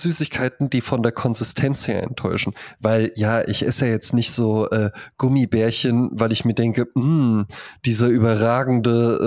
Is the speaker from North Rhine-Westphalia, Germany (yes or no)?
no; Wetzlar, Hesse, Germany; Da war in Wetzlar, wo ich herkomme, da gibt es auch recht weit verbreitete freikristliche Gemeinden.